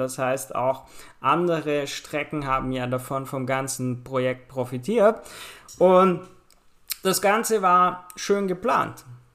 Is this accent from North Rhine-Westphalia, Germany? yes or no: no; Baden-Württemberg, Germany; now in Cyprus; auch wenn ich inzwischen in Zypern wohne, auch schon seit 6 Jahren, ich komme ja aus der Bodenseeregion und da ist Stuttgart nicht allzu weit weg.